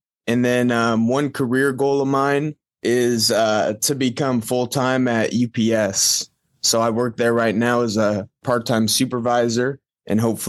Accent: Bloomington, Illinois, United States; also born or lived in Greeley, Colorado; I was born in Greeley, Colorado. I was raised in Bloomington, Normal, Illinois.

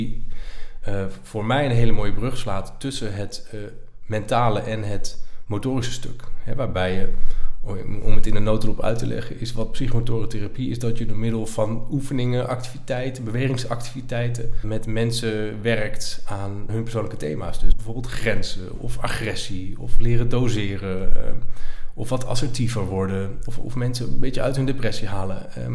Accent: Ede, Gelderland, Netherlands; born there; Ik ben nu 40 jaar. Ik ben ooit, lang geleden dus, geboren in het dorpje Ede. Tussen Utrecht en Arnhem is dat.

